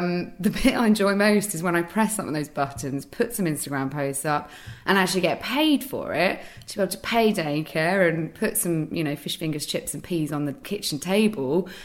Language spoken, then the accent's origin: English; United Kingdom; Because you kind of, as a British woman, you just go, I'm so sorry, yes, of course, as you're sitting on the tiny chair.